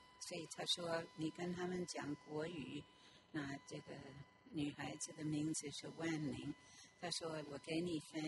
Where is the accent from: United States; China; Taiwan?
United States; New York; 我们去聚会在 Ridgewood， 我们的保姆会，我从七十出生在那里长大，那个时候大概还好，没有那么多的车子，